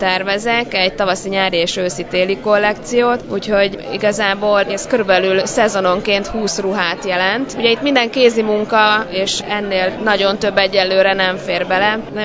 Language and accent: Hungarian; Tótkomlós, Békés, Hungary; kiskoromtól kezdve ebben a légkörben nőttem fel, és Todkomlóson, ami egy szlovák nemzetiségű város, ahol a hagyományoknak a mai napig nagyon fontos szerepe